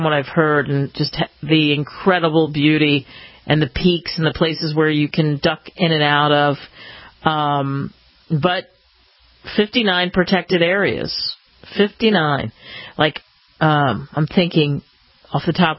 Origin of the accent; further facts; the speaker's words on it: Pennsylvania, United States; I was thinking about this growing up outside of Philly